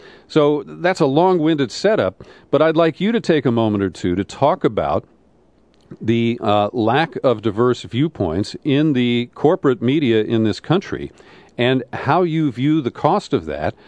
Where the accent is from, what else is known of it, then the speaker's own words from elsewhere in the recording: Cincinnati, Ohio, United States; my local Top 40 station that was my favorite, where I grew up in Cincinnati. I was 14, and I pounded out these letters on a typewriter.